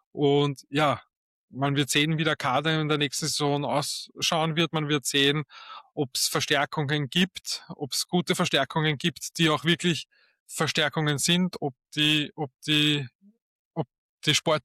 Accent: Vienna, Austria; als Wiener

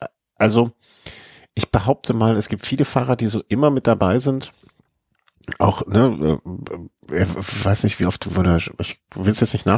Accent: Cologne, North Rhine-Westphalia, Germany; Wir Kölner kennen das.

